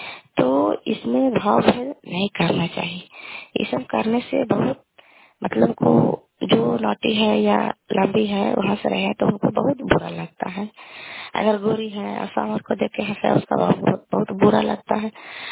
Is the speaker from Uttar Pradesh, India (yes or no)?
no; Kalyanpur, Bihar, India; घर कल्याणपुर वाली बेलछी पंचायत प्रखंड चाली जिला नालंदा का निवासी हूँ।